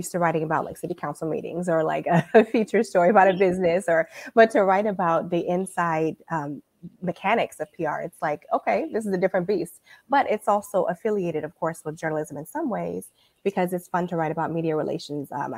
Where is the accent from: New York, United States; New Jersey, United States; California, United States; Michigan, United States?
Michigan, United States; Detroit; Born and raised in Detroit.